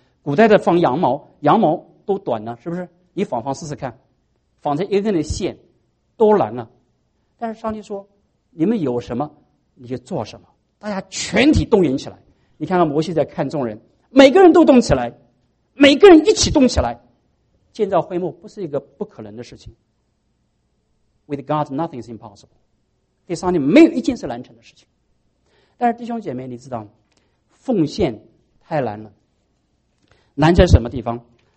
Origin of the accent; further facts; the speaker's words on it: China; 我们中国人说金钱能是鬼推磨